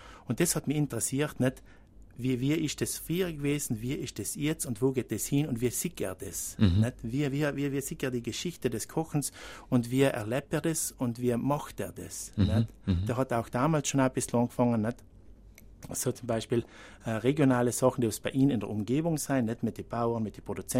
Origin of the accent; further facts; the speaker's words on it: Trentino-Alto Adige, Italy; auch bei uns in Südtirol. Mhm. In Südtirol habe ich auch gedacht, in verschiedenen Restaurants arbeiten, auch Hotels.